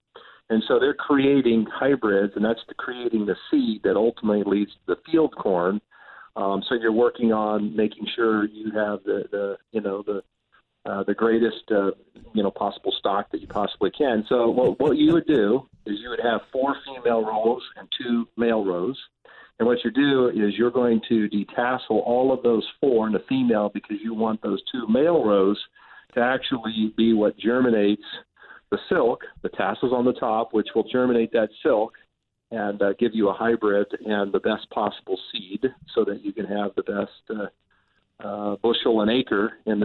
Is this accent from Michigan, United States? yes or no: no; Iowa, United States; Well, I grew up in Northeast Iowa in a farming community, so I learned to work on a farm.